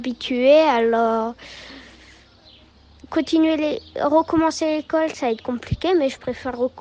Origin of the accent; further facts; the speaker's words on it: France; Ce qui était compliqué, c'était l'allemand, puisque je suis française